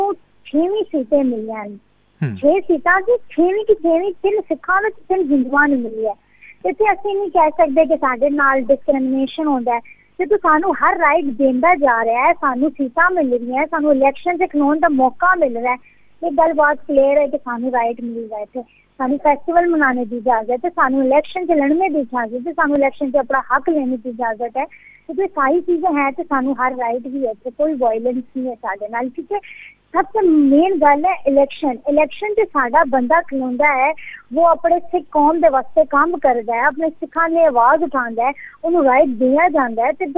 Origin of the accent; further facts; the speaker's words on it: Pakistan; ਮੈਨੂੰ ਲੋਕ ਜਦੋਂ ਪਾਕਿਸਤਾਨ ਦੇ ਨਾਂ ਨਾਲ ਪਛਾਣੇ ਕਿ ਪਾਕਿਸਤਾਨ ਦੀ ਕੁੜੀ ਹੈ